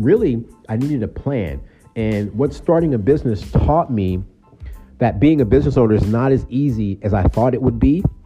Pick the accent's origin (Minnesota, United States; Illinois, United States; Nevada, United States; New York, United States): New York, United States; number one, I'm in New York. I'm from New York.